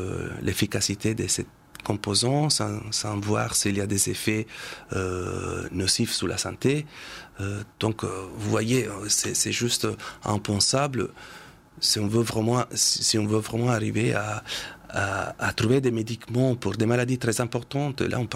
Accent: Italy; now in Lille, France; j'ai eu plusieurs offres en France, en Italie, donc dans mon pays d'origine

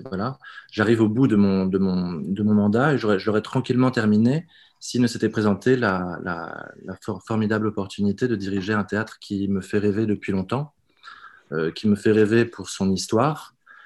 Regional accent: Normandy, France; born there; Je suis né en Normandie.

